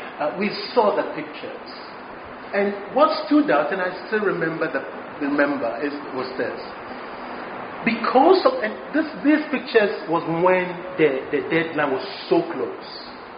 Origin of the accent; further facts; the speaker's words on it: Ghana; I was too small to go there. So us, because I'm a Ghanaian.